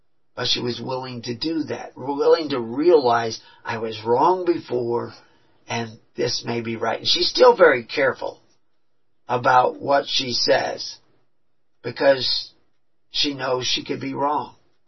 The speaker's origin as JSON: {"language": "English", "region": "Texas", "country": "United States", "tie": "born or raised there", "said": "In places that I'm familiar with because I was raised in Texas during COVID."}